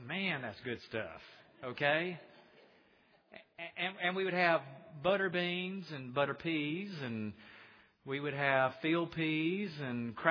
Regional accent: Mobile, Alabama, United States; I grew up in Mobile, but we went to the country, which was Frisco City, Alabama, okay?

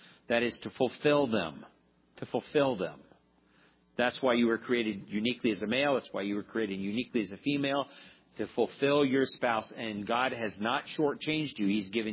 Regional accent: California, United States; like I came from Southern California, from that kind of an environment

